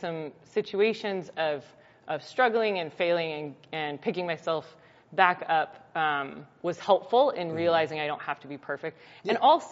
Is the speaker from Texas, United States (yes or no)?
no; Colorado Springs, Colorado, United States; I mean, I grew up in Colorado Springs, so Focus on the Family was a huge part of that, right?